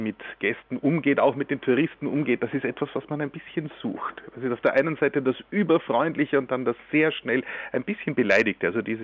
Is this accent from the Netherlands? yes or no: no; Vienna, Austria; auch wenn es uns manchmal als Wiener ein bisschen museal und altmodisch vorkommt.